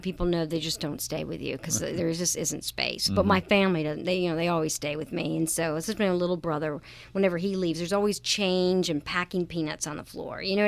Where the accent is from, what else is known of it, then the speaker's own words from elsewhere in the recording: North Carolina, United States; And then that curtain is from my growing up in North Carolina. We grew up with those curtains downstairs in my dad's office.